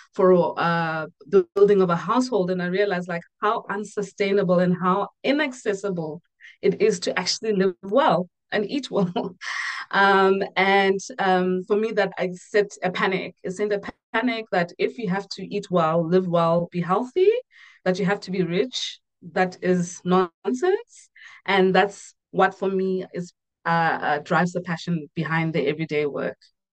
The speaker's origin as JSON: {"language": "English", "country": "Lesotho", "tie": "born or raised there", "said": "I grew up in Lesotho, so subsistence farming and eating well."}